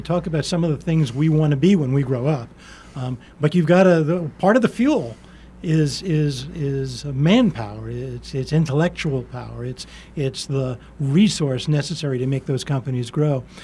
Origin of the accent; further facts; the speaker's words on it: Northeast, United States; I come from the Northeast, and most of the cities in the Northeast will have six or seven major colleges and universities that they can draw from.